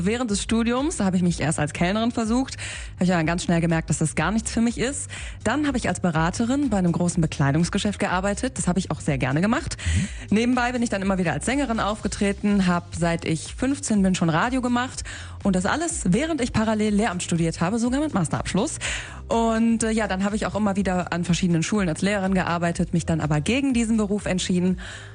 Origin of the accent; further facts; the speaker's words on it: Solingen, North Rhine-Westphalia, Germany; born there; Ich bin zwar in Solingen geboren, aber mein Papa, der ist Kroate.